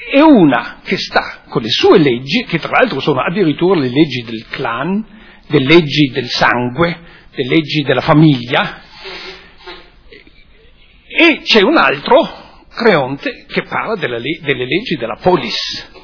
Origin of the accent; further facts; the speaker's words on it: Germany; Italian is a second language; io da tedesco so che cos'è la liberazione dell'Italia